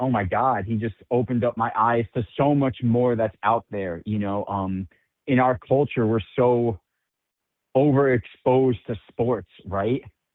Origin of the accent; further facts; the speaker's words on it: New Jersey, United States; And then, you know, growing up in New Jersey with how strong music is in this part of the country